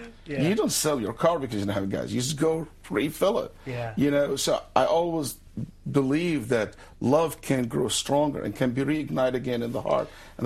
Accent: Saudi Arabia; English is a second language; moved away as an adult; also born or lived in Egypt; now in Houston, United States; And I moved to the United States in 1997, by the end of 1997. I was born in Egypt, raised in Saudi Arabia, finished all my studies, Islamic studies, all the way to master's degree in Saudi Arabia.

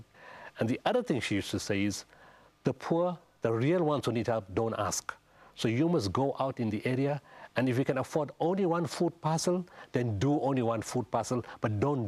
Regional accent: Potchefstroom, North West, South Africa; In the Northwest, in a town called Potchefstroom. Very small place, but it was a wonderful place. It still is a wonderful place. And we grew up in an extended family. Grandfather, uncles, brothers, sisters, families all living together in one big yard.

